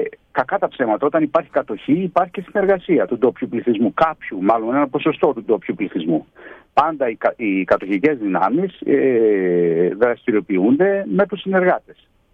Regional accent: Kerdyllia, Central Macedonia, Greece; Σκεφτείτε ότι και εγώ που είμαι από τα Κερδίλια και εκεί ήμουν το 2010

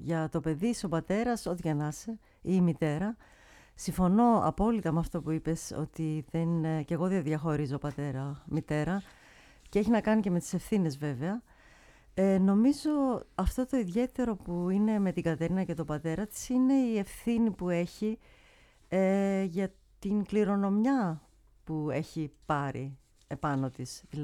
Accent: Veria, Central Macedonia, Greece; moved away as an adult; now in Cologne, Germany; Η καταγωγή μου είναι από τη Βέρεια. Ναι. Και όταν ήμουν 21 χρονών, όπως είπα, νομίζω, πήγα στην Κολονία να επισκεφτώ μια ξαδέρφη μου και έμεινα.

